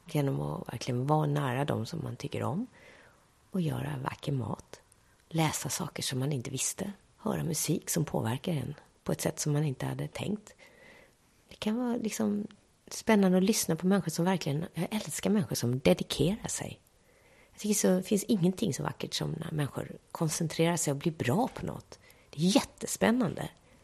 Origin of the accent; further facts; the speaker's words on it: Skåne, Sweden; accent: Scanian; Jag pratar ju skånska i svit som en snö.